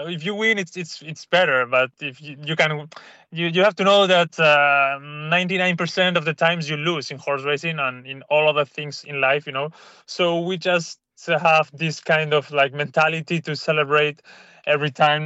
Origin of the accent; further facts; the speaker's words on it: San Sebastian, Basque Country, Spain; I'm from San Sebastian, which is a small city in Spain